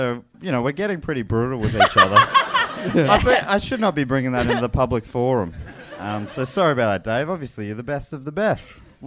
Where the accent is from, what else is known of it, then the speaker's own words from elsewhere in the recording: South West England, United Kingdom; accent: Wiltshire; It's my accent.